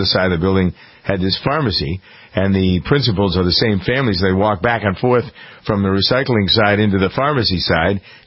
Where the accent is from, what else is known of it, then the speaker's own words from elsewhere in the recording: Framingham, Massachusetts, United States; Originally, the problem was in my hometown of Framingham, Massachusetts, where I am now.